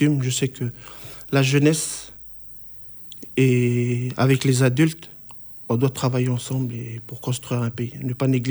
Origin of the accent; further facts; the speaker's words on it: Lifou, Loyalty Islands Province, New Caledonia; En sachant que chez nous, à Lifou, il n'y a que trois chefferies.